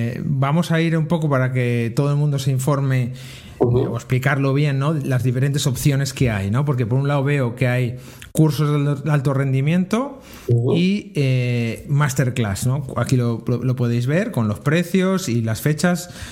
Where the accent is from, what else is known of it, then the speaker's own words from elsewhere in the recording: Toro, Castile and León, Spain; yo coincidí con él en Toro, que es de donde yo soy, en Zamora